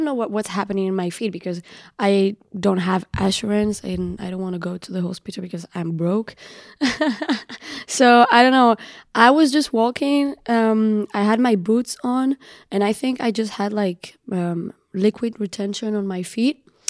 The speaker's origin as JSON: {"language": "English", "country": "Spain", "tie": "born or raised there", "also_born_or_lived": "Tangier, Morocco", "said": "I was born in Morocco, Tanja, Charbendiben. And then with my family, we immigrated to Spain when I was really, really young."}